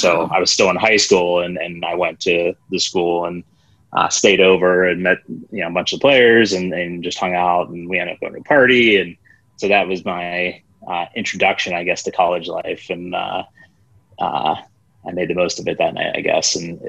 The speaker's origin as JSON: {"language": "English", "region": "Pennsylvania", "country": "United States", "tie": "born or raised there", "lives_now": "Cleveland, United States", "said": "I've been in Cleveland ever since college. I grew up in Pennsylvania and then went to college in Cleveland and just got a job here."}